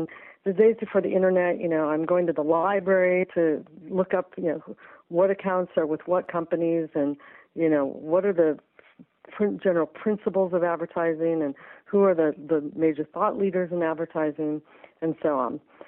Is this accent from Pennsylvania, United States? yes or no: no; California, United States; So I grew up in Southern California.